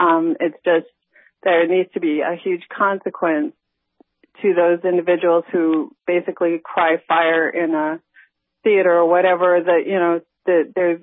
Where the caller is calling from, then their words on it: Winnipeg, Manitoba, Canada; Winnipeg.